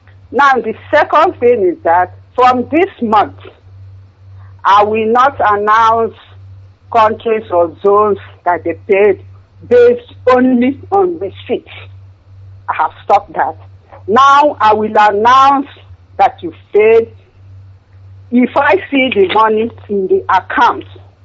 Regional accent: Arochukwu, Abia, Nigeria; now in Germany; I'm from Achari Hechiowa in Arochukwu, in Biafra land.

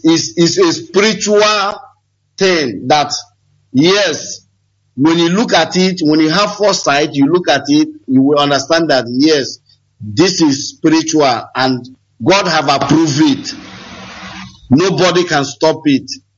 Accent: Owerri, Imo, Nigeria; now in Indonesia; I come from Imo State, Owerri.

